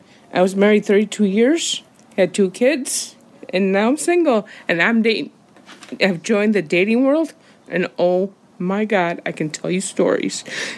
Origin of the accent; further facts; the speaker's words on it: Italy; and then we went to my hometown, and we enjoyed 6 beautiful weeks in Italy.